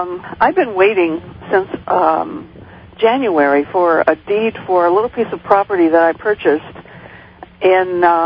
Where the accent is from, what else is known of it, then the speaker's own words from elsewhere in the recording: Chicago, Illinois, United States; I remember. I'm originally from Chicago.